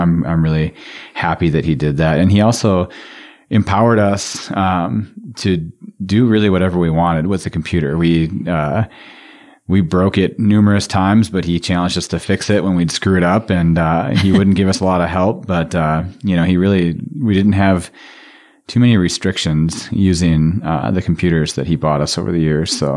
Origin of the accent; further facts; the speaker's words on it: Chanhassen, Minnesota, United States; I grew up in Chanhassen, right here in the Twin Cities.